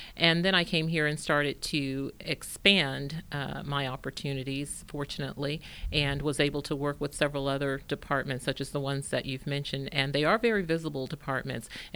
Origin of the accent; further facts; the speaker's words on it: Texarkana, United States; now in Plano, United States; as I was thinking about coming here from Texarkana, which is my hometown and where I began my career